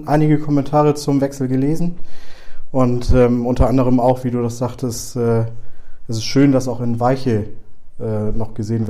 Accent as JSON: {"language": "German", "town": "Düsseldorf", "region": "North Rhine-Westphalia", "country": "Germany", "said": "Freut mich natürlich als Düsseldorfer."}